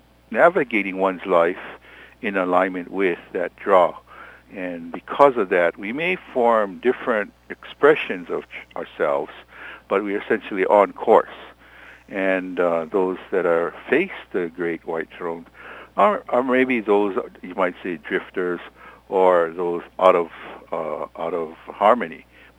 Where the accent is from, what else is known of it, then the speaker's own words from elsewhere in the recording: Spreckelsville, Hawaii, United States; I remember Sprecklesville. I started talking about Sprecklesville, my hometown.